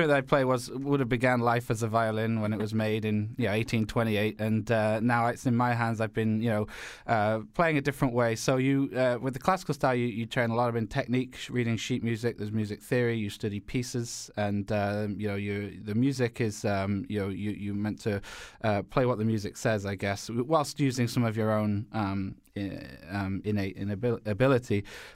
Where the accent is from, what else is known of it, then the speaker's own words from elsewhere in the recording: England, United Kingdom; I'm from Northern England. I was born and raised in Northern England and studied classical violin from a young age